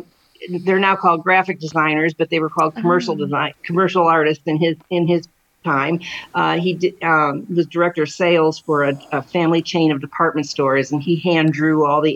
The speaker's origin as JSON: {"language": "English", "region": "Ohio", "country": "United States", "tie": "born or raised there", "said": "I grew up in Northeastern Ohio, the daughter of an artist, actually."}